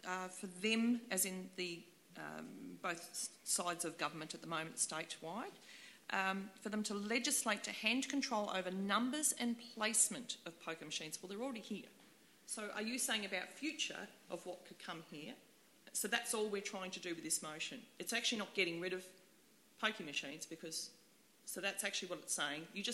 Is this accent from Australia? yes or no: yes; South Australia, Australia; I come from South Australia, working in hospitality, working in gambling venues.